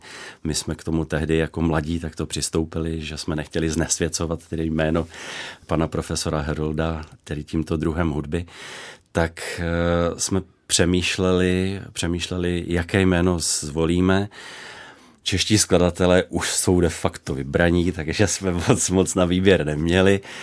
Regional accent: Rakovník, Central Bohemian Region, Czechia; Já pocházím z Rakovníka, kde se narodil pan profesor Herold, znalcům známý jako člen

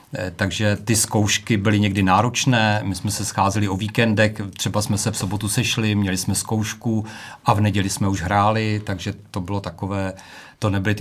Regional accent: Moravia, Czechia; byli jsme tam z Moravy

